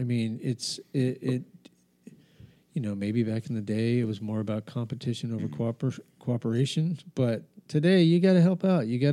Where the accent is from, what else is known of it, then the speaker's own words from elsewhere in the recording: New Mexico, United States; also born or lived in San Diego; You know, I grew up in New Mexico. I moved here from San Diego. I wasn't worried about the local restaurants, you know, when I was in Albuquerque or when I was in San Diego.